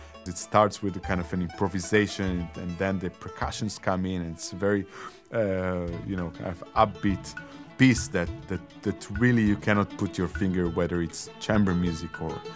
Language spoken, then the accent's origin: English; Beersheba, Southern District, Israel; I was born and raised in Be'er Sheva, the southern part of Israel.